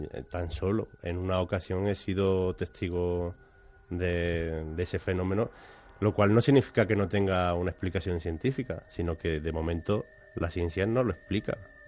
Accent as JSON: {"language": "Spanish", "region": "Andalusia", "country": "Spain", "said": "Pues vamos a ver, yo vengo de Andalucía."}